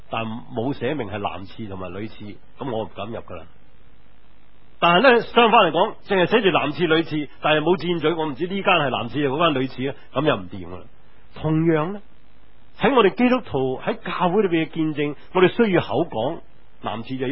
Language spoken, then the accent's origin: Cantonese; Hong Kong; 但可惜，今天我们香港人个个受 … 影响，只是在乎曾经拥有，不是向往那些天长地久。